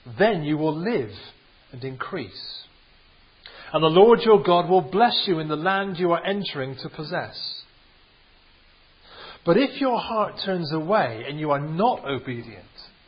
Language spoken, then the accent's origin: English; Bristol, South West England, United Kingdom; accent: Bristol; if you want to download off the website and hear my Bristol accent, then you can.